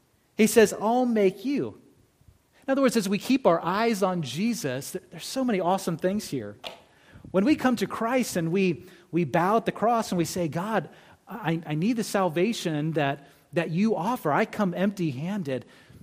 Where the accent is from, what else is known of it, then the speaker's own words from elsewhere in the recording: California, United States; I grew up in California. It is especially a culture shock to me now when I go down to California